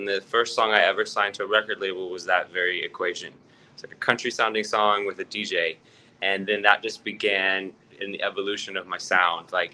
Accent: Atlanta, Georgia, United States; born there; I was born in Atlanta, Georgia, so my influences were country just because I'm in the South.

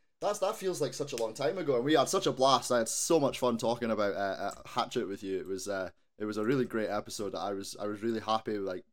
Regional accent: Scotland, United Kingdom; You know, being a Scottish podcast, it comes second nature to us. It's just, you know, it's just a property of our people.

